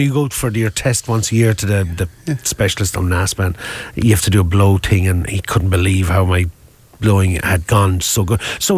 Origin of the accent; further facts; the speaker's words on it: Thurles, Munster, Ireland; Well, I grew up in Thurleston, Tipperary